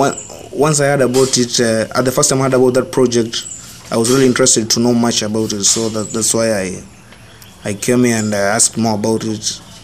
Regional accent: Kenya; now in Erode, India; I'm a Kenyan.

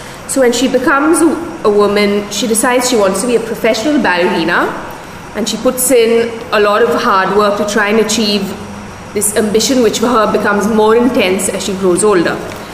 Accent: Chennai, Tamil Nadu, India; So when I grew up in Chennai, I remember as a young girl

